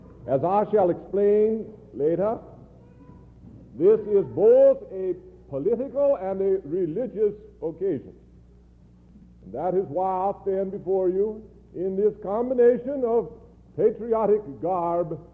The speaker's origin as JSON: {"language": "English", "region": "Texas", "country": "United States", "said": "I am from Texas, and I'm proud to be from Texas. And the further from Texas I get, the prouder I am."}